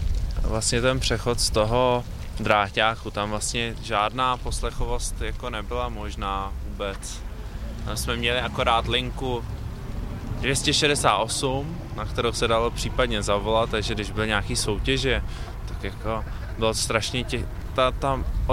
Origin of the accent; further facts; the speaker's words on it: Prague, Czechia; Jsem Pražák, tudíž jsem na kolejích nikdy nebydlel.